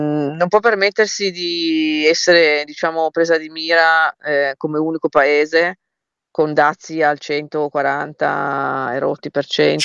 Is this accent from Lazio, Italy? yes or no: yes; Rome, Lazio, Italy; In Italia, a Roma, da dove vengo io in particolar modo, no?